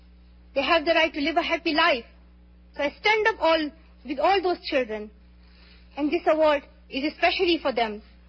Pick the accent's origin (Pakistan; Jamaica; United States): Pakistan; as he's from India and I'm from Pakistan